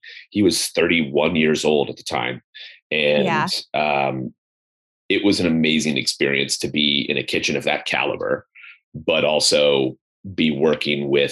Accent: Anchorage, Alaska, United States; moved away as an adult; And so I grew up in Anchorage, Alaska. And so in my hometown, my first job was at an Italian restaurant called Orso, and started there.

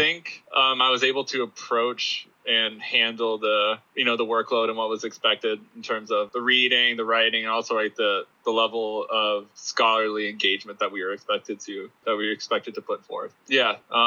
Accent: Orlando, Florida, United States; I'm originally from Orlando. I did my undergrad at the University of Florida in Gainesville in linguistics and Mandarin

